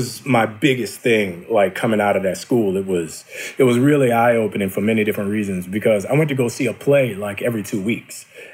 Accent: New Orleans, Louisiana, United States; Like growing up in New Orleans in the 80s and 90s, it was such a rough city.

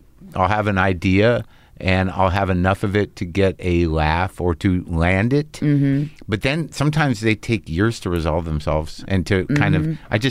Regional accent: Albuquerque, New Mexico, United States; I grew up in New Mexico.

